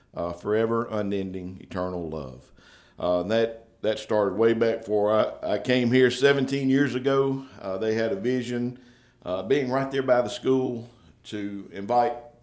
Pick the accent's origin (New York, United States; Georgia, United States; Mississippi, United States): Mississippi, United States; Winona; I'm originally from Winona, but my first charge was in Indianola.